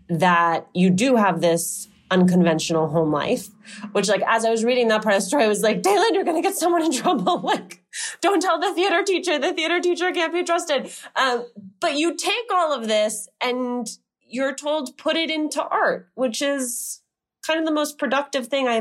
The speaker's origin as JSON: {"language": "English", "town": "Union City", "region": "New Jersey", "country": "United States", "tie": "born or raised there", "said": "I grew up in Union City."}